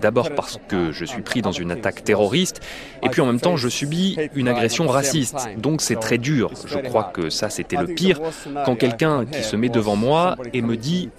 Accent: Somalia; now in London, United Kingdom; J'habite ici depuis 28 ans. Je suis arrivé de Somalie, c'est mon pays, tout comme la Grande-Bretagne.

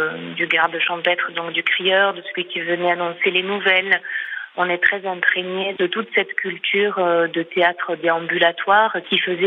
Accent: Occitanie, France; on s'est installé dans l'Aveyron puisque nous sommes toutes originaires de l'Aveyron

